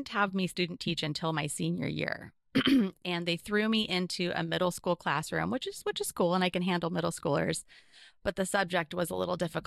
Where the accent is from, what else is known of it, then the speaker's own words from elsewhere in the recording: Waldport, Oregon, United States; Well, I am a coastal girl through and through. I grew up in the non-metro area of Walport on the central Oregon coast.